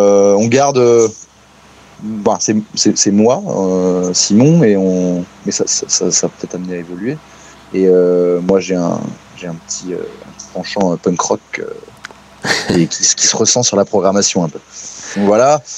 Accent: Évreux, Normandy, France; Flora et moi, on vient d'Évreux

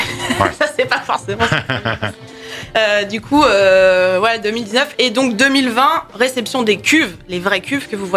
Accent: Évreux, Normandy, France; Simon et moi, effectivement, on est nés à Évreux, on a grandi à Évreux, on a fait jusqu'à notre lycée.

